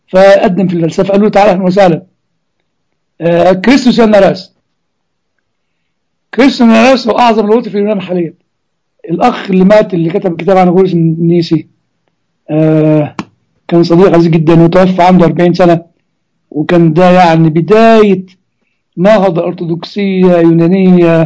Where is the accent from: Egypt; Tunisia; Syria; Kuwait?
Egypt; Upper Egypt; تعرفين عندنا في الصعيد لما يولع في قش الرز تطلع النار لعنان السماء